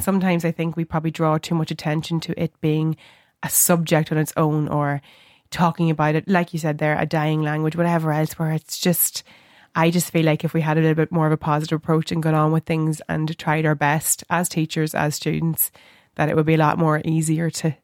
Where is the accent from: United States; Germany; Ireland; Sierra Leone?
Ireland; I just feel like as Irish people, it just makes you so proud to be Irish